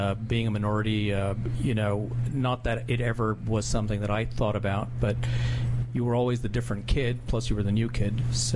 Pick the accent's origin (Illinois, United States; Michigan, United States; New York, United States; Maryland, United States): Illinois, United States; Chicago; born there; Born in Chicago, Illinois, but lived in eight places before the age of 10, so hard to pick a hometown.